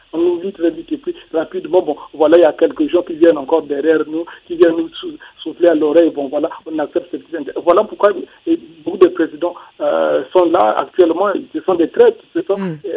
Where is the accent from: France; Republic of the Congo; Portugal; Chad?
Republic of the Congo; Brazzaville; donc je suis du Congo, Brazzaville.